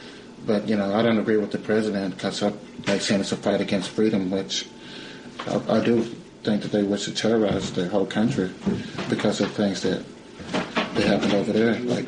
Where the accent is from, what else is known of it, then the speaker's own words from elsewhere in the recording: West Virginia, United States; now in Portland, United States; from West Virginia. I came to Portland in 85 because it wasn't too much work back in West Virginia.